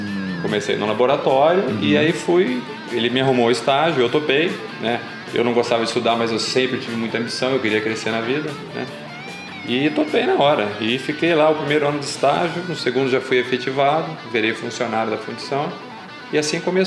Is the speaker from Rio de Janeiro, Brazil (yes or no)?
yes; Rio de Janeiro, Brazil; accent: carioca; now in Mogi Mirim, Brazil; Eu sou nascido em Mojimirim, mas com menos de 1 ano de idade eu me mudei para o Rio de Janeiro, né, onde eu passei a maior parte da minha vida.